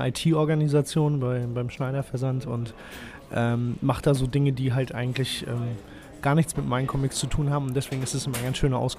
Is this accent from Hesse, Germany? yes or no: no; Wedel, Schleswig-Holstein, Germany; Aus Wedel. Das ist so ein quasi, ja, so eine direkte Anbindung an Hamburg dran, an der S-Bahn-Station.